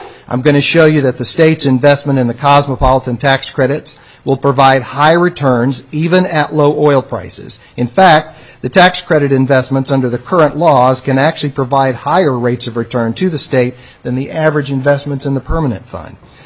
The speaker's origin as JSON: {"language": "English", "town": "Kenai", "region": "Alaska", "country": "United States", "tie": "born or raised there", "said": "My family first moved to Anchor Point in the early 1950s. I grew up in Kenai, graduated from Kenai Central High."}